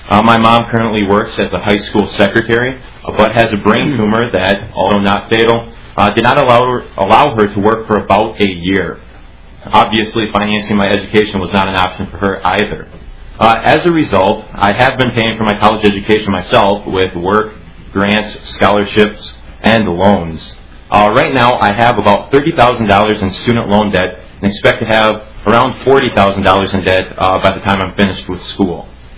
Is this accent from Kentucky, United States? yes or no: no; Pipestone, Minnesota, United States; I am from Pipestone, Minnesota.